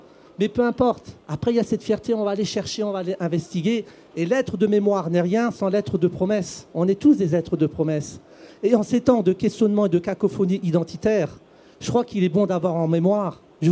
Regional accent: Kabylie, Algeria; nous, chez nous, en Kabylie, nous ne pouvons transmettre que deux choses à nos enfants, des racines et des ailes.

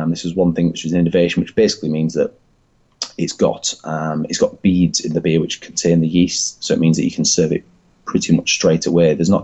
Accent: the north of England, United Kingdom; accent: Northern English; I'm from the north, as any English listeners will be able to tell by my accent.

